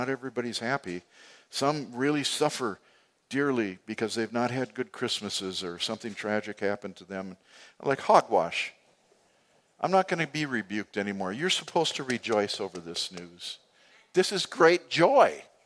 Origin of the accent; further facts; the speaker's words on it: United States; And, you know, I was from America too, so.